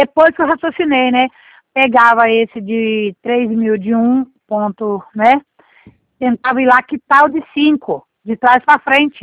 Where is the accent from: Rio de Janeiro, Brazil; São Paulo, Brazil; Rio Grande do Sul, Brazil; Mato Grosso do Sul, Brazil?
São Paulo, Brazil; Cabreúva; Eu sou de Cabreúva.